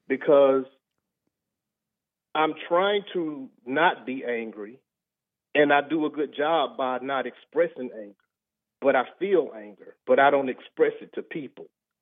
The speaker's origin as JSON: {"language": "English", "town": "Birmingham", "region": "Alabama", "country": "United States", "tie": "born or raised there", "said": "because I was raised in Birmingham, Alabama."}